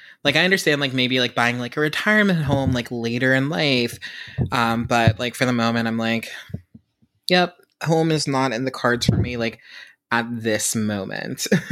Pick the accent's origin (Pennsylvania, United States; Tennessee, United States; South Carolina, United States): Pennsylvania, United States; Pittsburgh; That sounds amazing. I am from Pittsburgh, so we love our pickles, and fried pickles are, like, one of my favorite apps